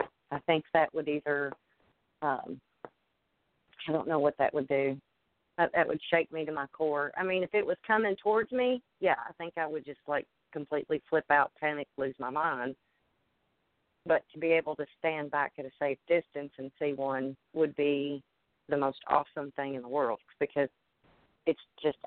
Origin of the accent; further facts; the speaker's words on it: the South, United States; accent: Southern; Do you like my southern accent, Jason?